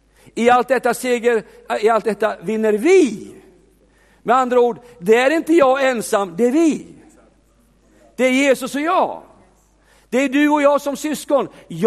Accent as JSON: {"language": "Swedish", "region": "Ostrobothnia", "country": "Finland", "said": "Jo, men nu förstår vi är från Österbotten."}